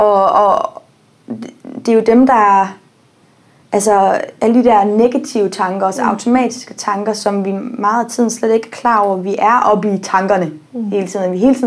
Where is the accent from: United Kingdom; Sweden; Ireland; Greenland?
United Kingdom; England; Danish is a second language; now in Denmark; 16 år siden, at jeg er flyttet fra England til Danmark, der har jeg jo stadigvæk formuleringer, som går lidt skævt nogle gange, hvor jeg oversætter engelske formuleringer til dansk